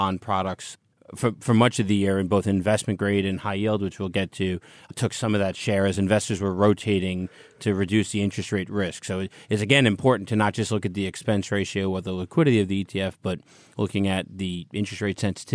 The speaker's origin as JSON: {"language": "English", "country": "United States", "said": "I'm an American. I don't know cricket."}